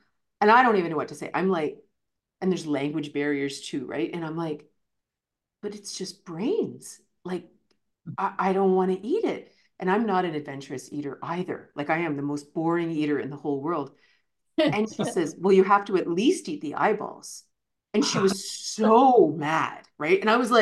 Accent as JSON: {"language": "English", "town": "Toronto", "region": "Ontario", "country": "Canada", "tie": "born or raised there", "said": "I grew up in Toronto and I went to University of Waterloo."}